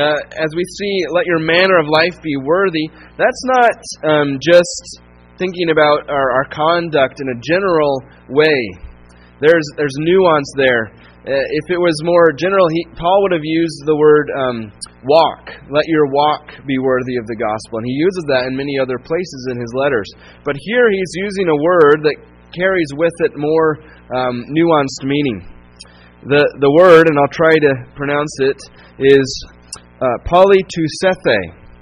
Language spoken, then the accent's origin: English; Tucson, Arizona, United States; Growing up in Tucson, and probably similar to here, you would know someone is not a local